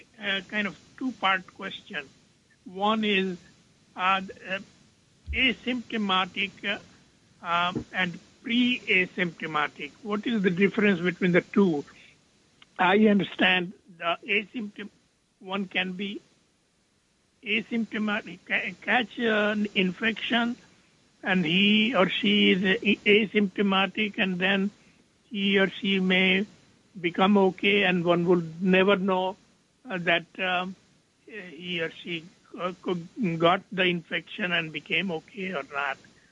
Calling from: Bronx, New York, United States; I'm calling from Bronx.

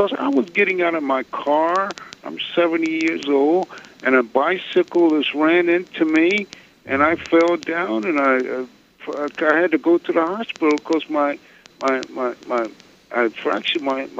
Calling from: Brooklyn, New York, United States; I'm calling from Brooklyn.

